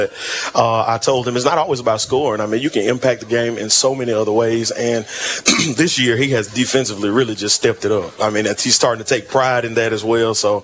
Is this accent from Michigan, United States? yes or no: no; Alabama, United States; For me personally, I'm from Shelby County, so I'm not from Sylacauga, but I'd heard about Coach Jones a lot before I moved here.